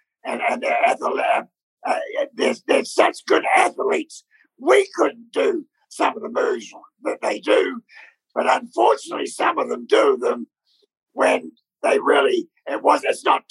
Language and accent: English; New Zealand; But the Kiwis, because we're born from New Zealand, and when you give us a chance, we're all hard workers in New Zealand.